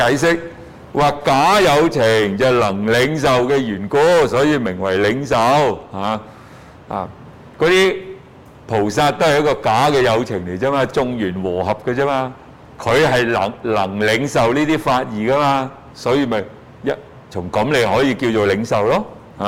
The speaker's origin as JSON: {"language": "Cantonese", "country": "China", "said": "記住，我哋中國人咧就執住我哋個魂魄咧去地獄嗰度報到"}